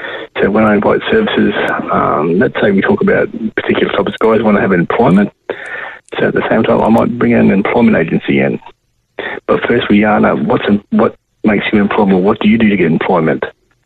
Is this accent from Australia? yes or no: yes; Ingham, Queensland, Australia; also born or lived in Townsville; now in Brisbane, Australia; So I was born in Townsville, stolen generation, put in Karama. I was fostered to a family in Ingham, where two other foster kids were living there as well. And then I moved to Brisbane just recently